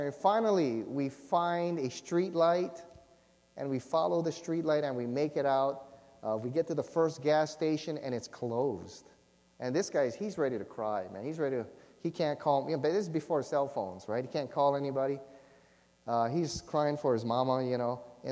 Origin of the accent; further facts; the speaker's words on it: Hawaii, United States; and we're all from Hawaii, right? We've heard stories about people dying in the snow up there and things.